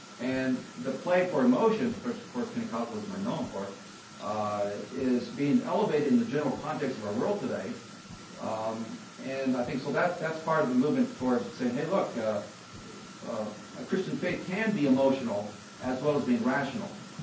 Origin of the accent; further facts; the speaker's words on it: Midwest, United States; I'm a landlubber from the Midwest